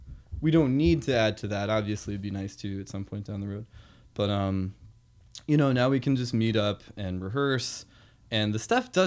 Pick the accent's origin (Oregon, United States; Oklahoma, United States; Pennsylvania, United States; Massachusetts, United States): Pennsylvania, United States; Pittsburgh; I have to love it because I'm from Pittsburgh.